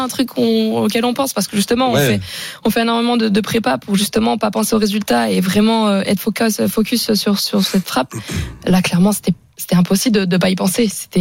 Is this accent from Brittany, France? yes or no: yes; Brittany, France; moi, quand je suis du Morbihan, c'est vrai qu'on est, on est plutôt galette complète que galette saucisse.